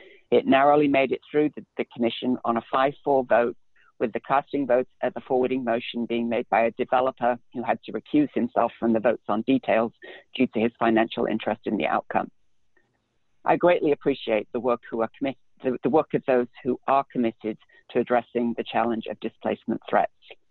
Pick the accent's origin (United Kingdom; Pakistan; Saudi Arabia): United Kingdom; Yorkshire and the Humber; my hometown in Yorkshire, England. Where I grew up, there were no people of color living near me.